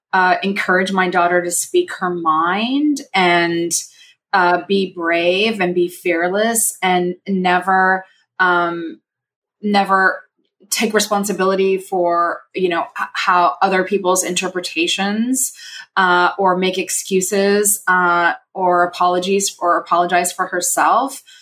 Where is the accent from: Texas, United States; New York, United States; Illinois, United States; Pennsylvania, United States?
Texas, United States; Austin; I started a nonprofit in my hometown of Austin, Texas, to empower girls in math, science, engineering, and technology